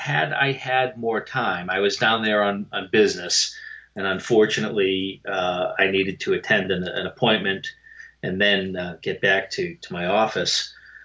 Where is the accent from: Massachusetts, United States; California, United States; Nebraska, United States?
Massachusetts, United States; Franklin; I grew up in Franklin, and I'm obviously incredibly familiar with that particular area.